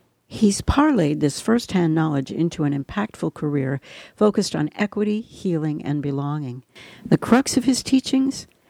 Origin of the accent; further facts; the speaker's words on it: United States; I'd already experienced quite a bit growing up in the United States.